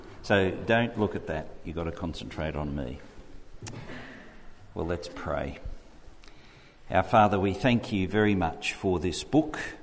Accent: Australia; So I said, I'm from Australia. We're from Australia, which is a wonderful place, a stable democracy, a prosperous country, a beautiful country

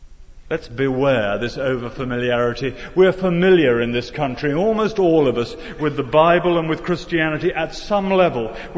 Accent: United Kingdom; You see, we're British and we're civilized, and we'd never dream of doing verse 29.

